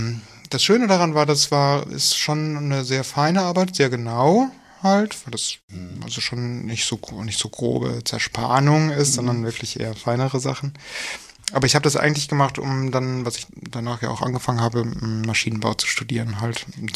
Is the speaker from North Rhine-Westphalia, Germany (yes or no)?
yes; Wuppertal, North Rhine-Westphalia, Germany; also born or lived in Dortmund; Ich komme eigentlich aus Wuppertal und habe aber ganz lange in Dortmund gewohnt.